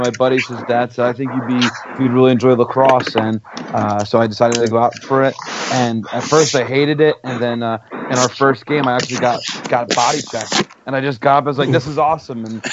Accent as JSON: {"language": "English", "town": "Robbinsville", "region": "New Jersey", "country": "United States", "tie": "born or raised there", "said": "So you might hear that Central Jersey does not exist, but that is where I'm from. Born and raised in Robbinsville, New Jersey."}